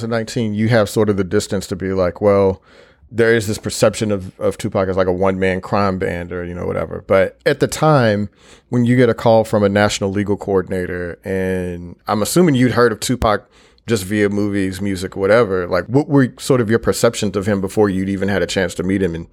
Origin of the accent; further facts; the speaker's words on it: Houston, Texas, United States; Yeah, well, I am originally from Houston, Texas, went to college at Texas Christian University, go Frogs